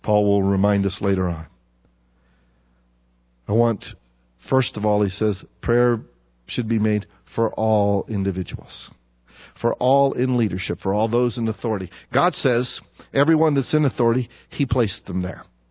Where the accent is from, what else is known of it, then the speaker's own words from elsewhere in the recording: United States; Just because we're American doesn't make us always right.